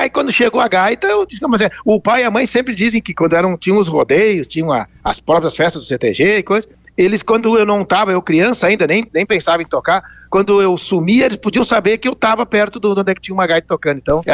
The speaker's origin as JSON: {"language": "Portuguese", "town": "Porto Alegre", "region": "Rio Grande do Sul", "country": "Brazil", "said": "Não, sabe que eu nasci em Porto Alegre, eu sou porto-alegrense"}